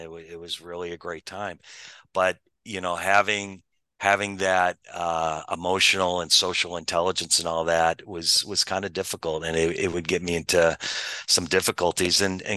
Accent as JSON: {"language": "English", "town": "Buffalo", "region": "New York", "country": "United States", "tie": "born there", "said": "I was born here in Buffalo."}